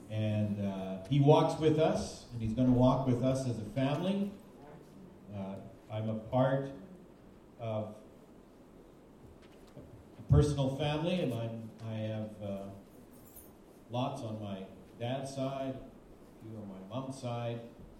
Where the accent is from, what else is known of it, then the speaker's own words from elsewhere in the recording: Manitoba, Canada; I'm from Manitoba originally and went to school there.